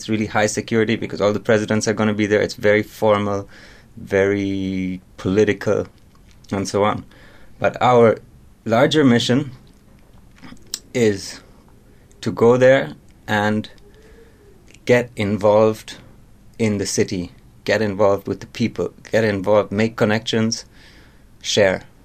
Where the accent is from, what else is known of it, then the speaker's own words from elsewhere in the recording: Norway; also born or lived in Germany; And I've been in Orville since I was 4 years old.